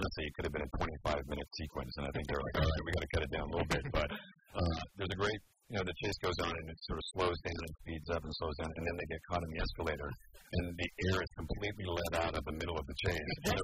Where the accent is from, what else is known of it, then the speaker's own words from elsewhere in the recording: Canada; Well, I grew up in Canada, so I was born with skates on.